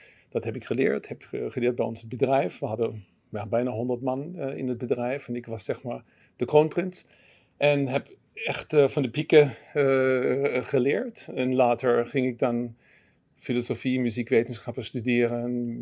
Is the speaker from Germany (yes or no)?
yes; southern Germany, Germany; now in Nijmegen, Netherlands; ben geboren en getogen in Duitsland, in Zuid-Duitsland. Sinds 20 jaar, nee, meer dan 20 jaar in Nederland, woon in Nijmegen.